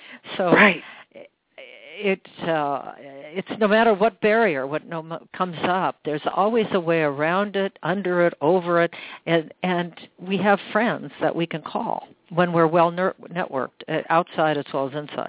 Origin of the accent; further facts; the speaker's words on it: Seattle, Washington, United States; I could go back to my hometown in Seattle.